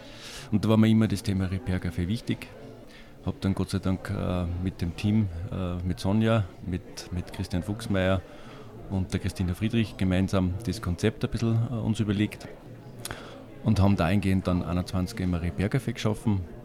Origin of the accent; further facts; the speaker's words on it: Upper Austria, Austria; Ich komme aus Aarholzmünster. Ich bin ein Innviertler Original. Ich wohne da, wie gesagt, mit meiner Frau und meiner Tochter